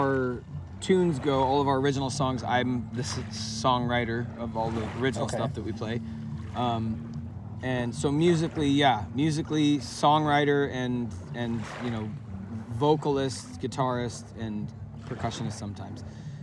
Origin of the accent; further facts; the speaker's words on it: Oregon, United States; I grew up in Oregon, and the West Coast in general